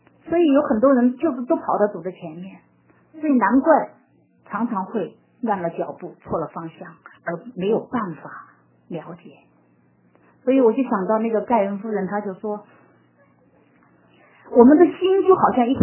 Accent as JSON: {"language": "Chinese", "region": "Minnesota", "country": "United States", "said": "我是从明尼苏达来的哈"}